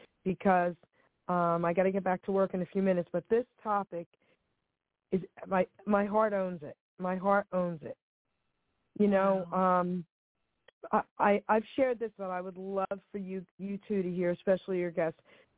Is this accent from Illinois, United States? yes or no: no; Long Island City, New York, United States; So I grew up in Long Island City with both families, with my surroundings.